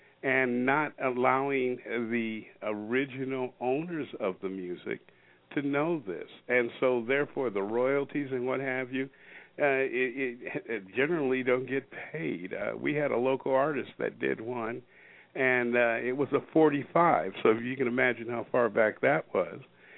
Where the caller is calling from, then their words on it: Washington, United States; I'm calling in from Washington State.